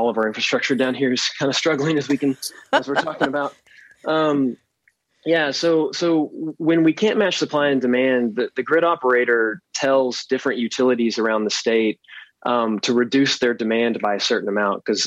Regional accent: Nacogdoches, Texas, United States; I know that in my hometown of Nacogdoches in East Texas, like the power outages actually took out the water treatment plant, burned up some motors.

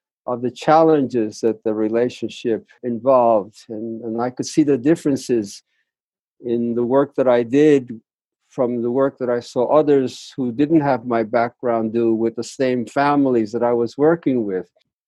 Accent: New York, United States; And I had grown up actually not in Spanish Harlem, even though I was born there. I grew up in Black Harlem, the only Latin family in that environment.

